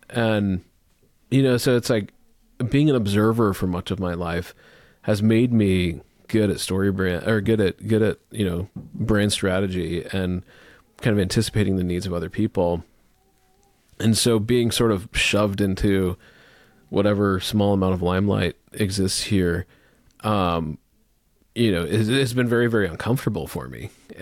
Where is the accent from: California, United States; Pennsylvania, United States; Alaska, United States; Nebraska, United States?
Nebraska, United States; Omaha; I grew up, you know, as an Indian kid in a class in West Omaha, elementary school in West Omaha